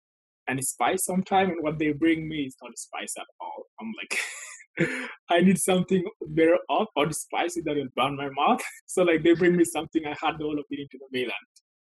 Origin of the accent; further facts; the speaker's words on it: Ethiopia; So I was born and raised in Ethiopia.